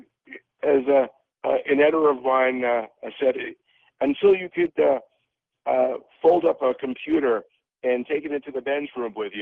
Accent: New York, United States; I grew up on Long Island, reading Newsday, occasionally the New York Times.

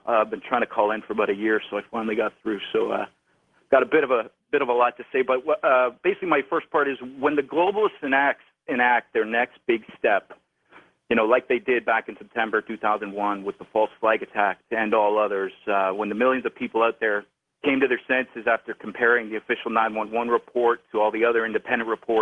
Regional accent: Toronto, Ontario, Canada; No, I'm from Toronto, Canada.

